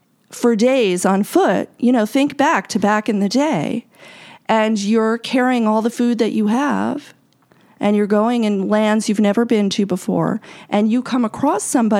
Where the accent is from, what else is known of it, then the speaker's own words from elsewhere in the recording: New York City, New York, United States; I grew up in New York City, and in the 70s, nobody, like, it was dog-eat-dog kind of world.